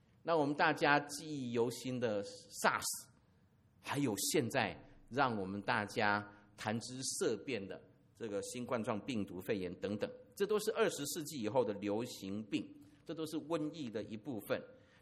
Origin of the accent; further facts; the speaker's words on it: Taiwan; 这我们台湾人这个吃不分